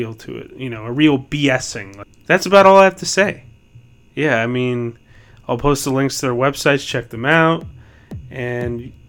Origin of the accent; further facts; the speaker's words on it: New Jersey, United States; Well, I mean, I'm from New Jersey, so I guess I'm just kind of, like, I've always been here.